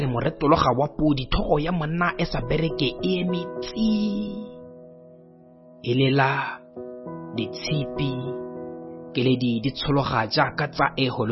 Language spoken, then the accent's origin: English; Botswana; I am a poet from Botswana.